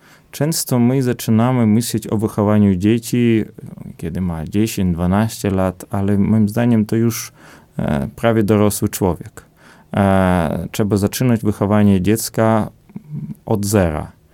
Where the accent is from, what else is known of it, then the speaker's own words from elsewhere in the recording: Podlaskie Voivodeship, Poland; kiedyś na wiosce, tu u nas na Podlasiu, za bardzo nie myśleli o jakimś wychowaniu dzieci